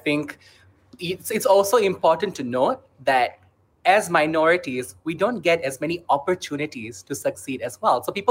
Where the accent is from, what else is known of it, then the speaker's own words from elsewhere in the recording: Malaysia; But I think something that I definitely relate to is being sidelined as a Malaysian Indian.